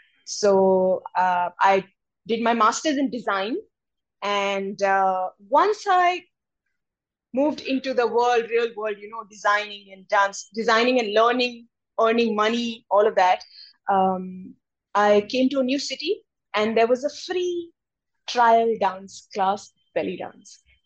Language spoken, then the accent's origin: English; India; As an Indian child, the parents, you know, generally put you in one or the other form of Indian classical dance lessons.